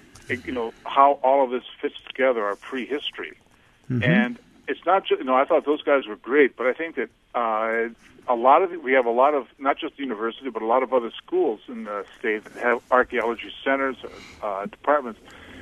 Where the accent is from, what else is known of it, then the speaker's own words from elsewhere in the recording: La Crosse, Wisconsin, United States; I'm from La Crosse